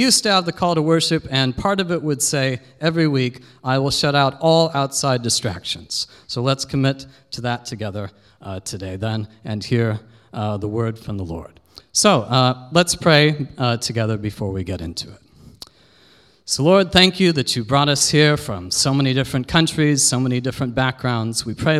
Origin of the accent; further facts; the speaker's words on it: Oregon, United States; now in Suzhou, China; I'm from Oregon in the U.S., and I've been here for 12 years in Suzhou already.